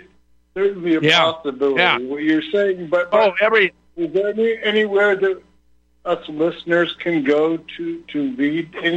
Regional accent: Omaha, Nebraska, United States; from Omaha, Nebraska.

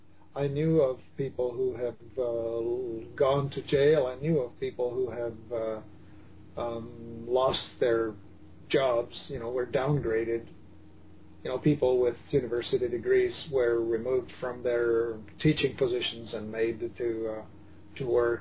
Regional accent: Czechia; when I was growing up, I grew up in Czechoslovakia. Back then, it was a communist country.

